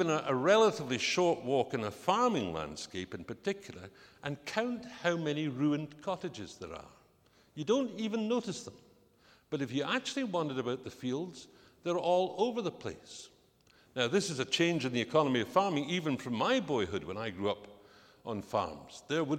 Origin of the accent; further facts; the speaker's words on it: Annan, Scotland, United Kingdom; I haven't lived there for more than 40 years, but I'm from Dumfriesshire.